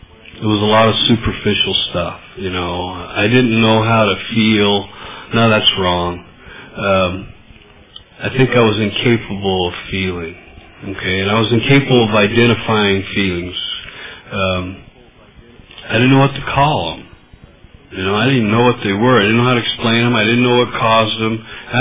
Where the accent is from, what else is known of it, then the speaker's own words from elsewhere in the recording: Oildale, California, United States; I was raised in Bakersfield, Oildale to be exact. Good old Oildale.